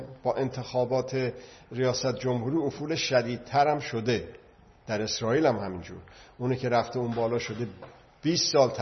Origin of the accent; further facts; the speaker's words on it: Iran; من ایرانی باید ایران باشه که بگم من ایرانی هستم؟ باید ایران باشه.